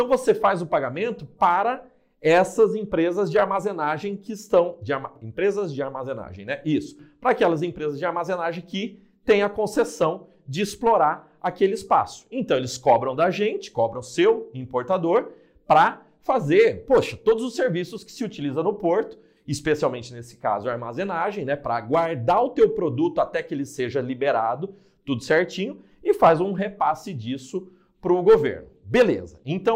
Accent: Paraná, Brazil; eu sou do Paraná

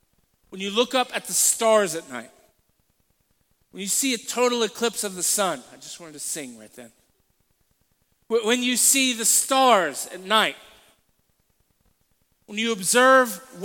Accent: Texas, United States; now in Colorado, United States; I grew up in Texas and there was nothing but Whataburger and hot, just hot and Whataburger

